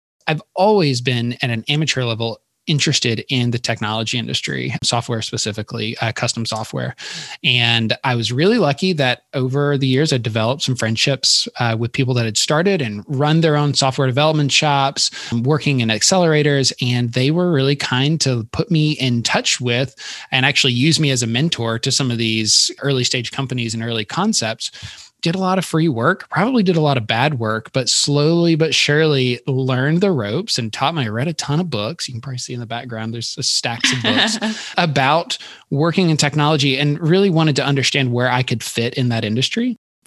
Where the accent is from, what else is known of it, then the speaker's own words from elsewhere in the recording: Alabama, United States; So I'm from Alabama, which is kind of a wild place to be in the technology industry